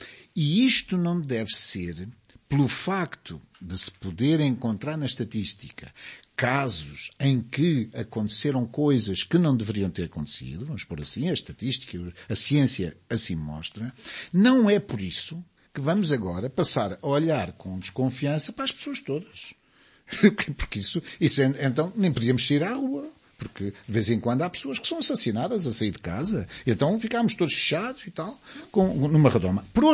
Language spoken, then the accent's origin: Portuguese; Portugal; na nossa maneira de estar como portugueses